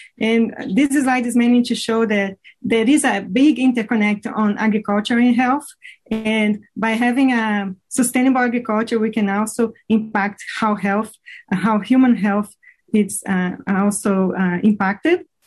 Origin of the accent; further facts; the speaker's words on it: Brazil; English is a second language; moved away as an adult; now in United States; This accent that you get from me, it's because I'm originally from Brazil. I got my bachelor's there in food processing, and then I came here to the United States 2 decades ago